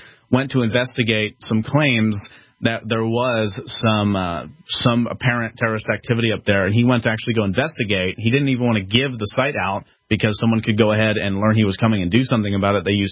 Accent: Northeast, United States; Number one, I'm from the Northeast, and I'm around 99% of the people that are the most liberal people in the world.

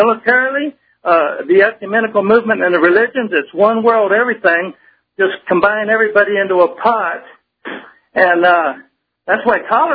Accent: Texas, United States; I couldn't stand to live, to be even alive as a Texan if he's the governor.

